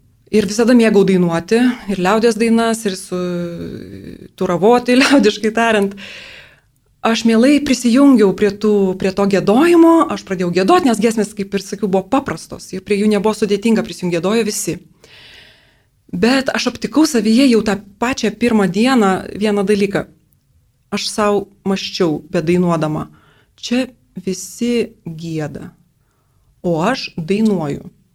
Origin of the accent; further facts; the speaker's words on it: Klaipėda, Klaipėda County, Lithuania; Aš pati iš Klaipėdos esu.